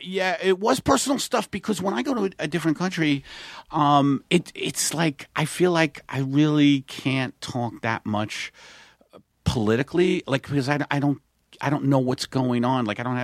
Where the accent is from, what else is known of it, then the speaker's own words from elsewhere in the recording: Staten Island, New York, United States; because I come from Staten Island where people don't travel.